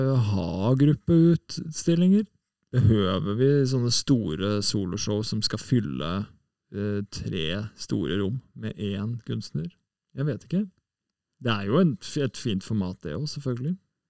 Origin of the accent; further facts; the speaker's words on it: Oslo, Norway; for altså jeg kommer jo fra Oslo, men opprinnelig.